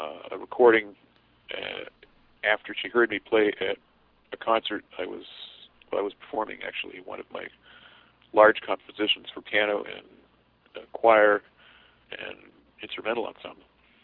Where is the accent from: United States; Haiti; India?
United States; New York City, New York; also born or lived in Paris, France; I was born in Paris, France, and mostly raised in New York City.